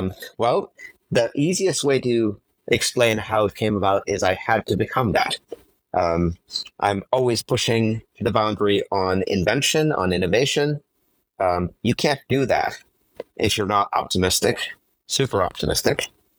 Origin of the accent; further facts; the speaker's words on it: Jammu and Kashmir, India; childhood growing up in a part of India that, you know, not too many people come from. I grew up in Kashmir, up in the mountains. And had this amazing childhood in a place that was absolutely stunningly beautiful.